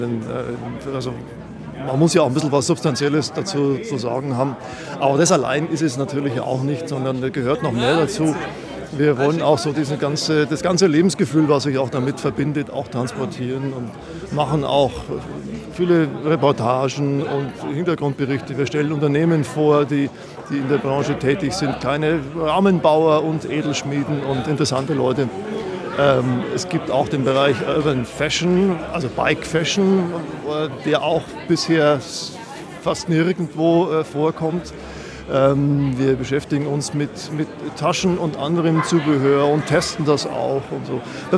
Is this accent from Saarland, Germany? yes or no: no; Bad Aibling, Bavaria, Germany; now in Berlin, Germany; Ich bin alles andere als gebürtiger Berliner. Der Verlag sitzt im tiefen Oberbayern in Bad Aibling, das liegt zwischen München und Rosenheim. Die Redaktion, da komme ich auch her, deshalb spreche ich auch so.